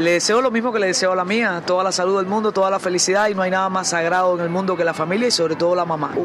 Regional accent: Cuba; yo tengo que pedir permiso para entrar en mi país

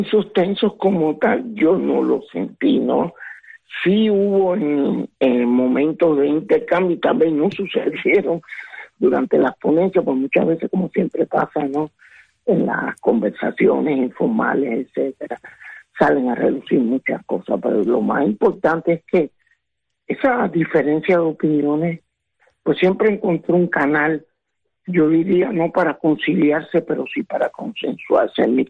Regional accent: Cuba; como cubanos, estamos condenados a la esperanza, ¿no?

